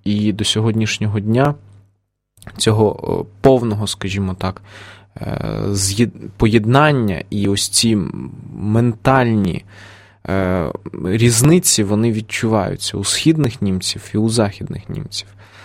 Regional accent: Donbas, Ukraine; тому що я сам з Донбасу, наприклад.

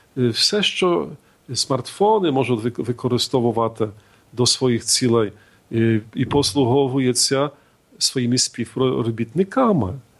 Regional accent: Poland; Ukrainian is a second language; я є поляк і бачу

